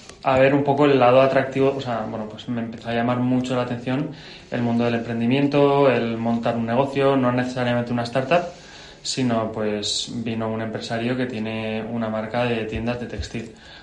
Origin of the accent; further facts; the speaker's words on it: Pamplona, Navarre, Spain; Yo soy de Pamplona.